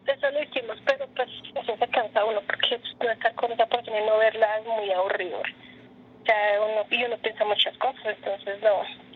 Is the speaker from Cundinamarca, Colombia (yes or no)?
no; Bogotá, Colombia; yo también soy de Bogotá